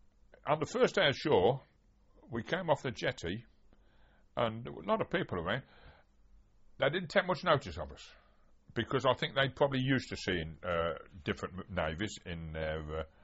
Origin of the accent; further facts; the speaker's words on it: England, United Kingdom; we went to this desk and said, we're from England, and we've just arrived in New York and all that jazz.